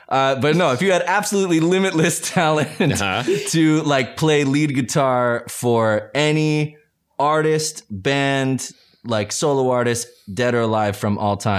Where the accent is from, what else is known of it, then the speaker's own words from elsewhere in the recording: Canada; I mean, I'm from Canada and I'm surrounded by sand in December right now.